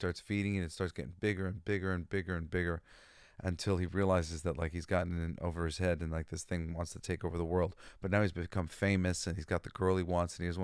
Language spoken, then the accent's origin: English; New York, United States; And I always loved New York. I'm from New York.